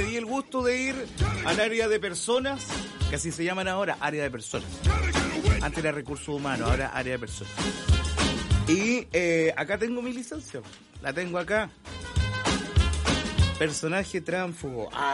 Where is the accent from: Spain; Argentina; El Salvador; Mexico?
Argentina; No, soy argentino